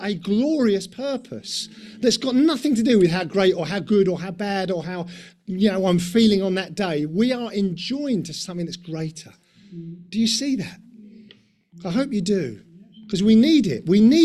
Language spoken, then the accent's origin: English; London, United Kingdom; We're from London and everything's done with cement in London.